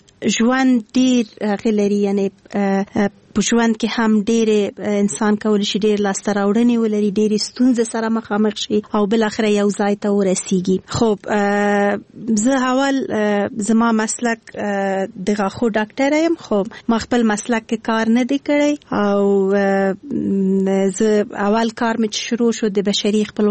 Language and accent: Pashto; Kabul, Afghanistan